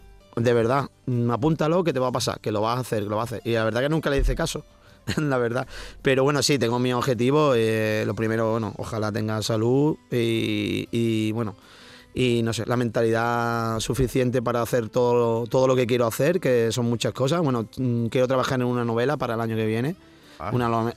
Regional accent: Málaga, Andalusia, Spain; yo soy muy de Málaga. La distancia es complicada, la verdad.

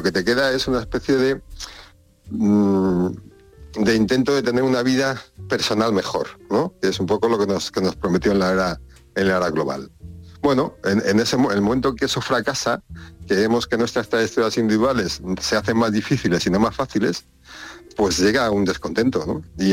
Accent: Spain; este es un problema que tenemos nosotros como españoles

